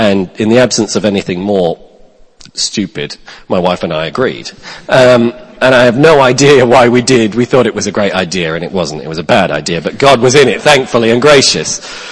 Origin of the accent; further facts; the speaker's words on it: Wales, United Kingdom; I'm a Welsh guy. I'm from the Welsh Valleys.